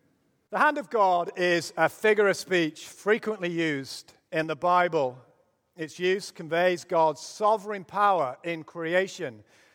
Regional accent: England, United Kingdom; It was a coming-of-age moment for me when I realized being an English sporting fan in any sport was a heavy burden to bear.

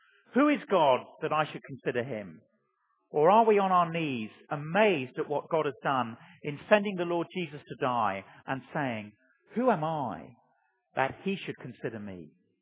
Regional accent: Chile; also born or lived in Africa; I grew up in Chile. That's where I got my stupid name

